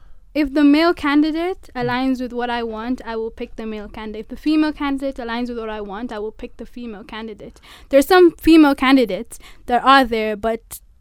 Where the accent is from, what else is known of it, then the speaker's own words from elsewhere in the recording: Mombasa, Mombasa County, Kenya; now in Nairobi, Kenya; I'm from Mombasa.